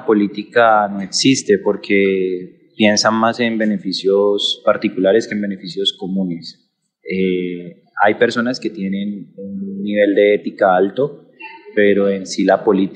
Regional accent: Colombia; ¿Qué tan éticos somos los colombianos en el momento de elegir?

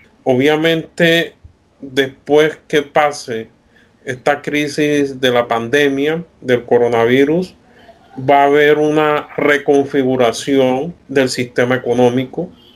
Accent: Colombia; a visibilizar realmente cómo estamos configurados como colombianos

